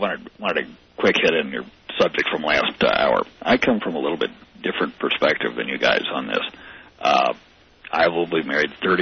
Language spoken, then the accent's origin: English; St. Louis, Missouri, United States; So I grew up in St. Louis where we had Johnny Rabbit.